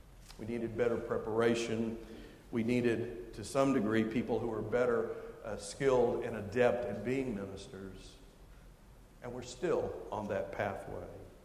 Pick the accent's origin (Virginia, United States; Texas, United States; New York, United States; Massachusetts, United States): Virginia, United States; Richmond; In my hometown of Richmond, Virginia, There are a couple of churches that will not allow a minister to be a deacon.